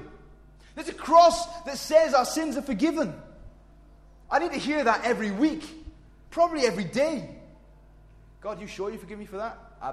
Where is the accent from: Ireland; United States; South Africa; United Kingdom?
United Kingdom; Wales; I like getting poetic sometimes. I'm Welsh.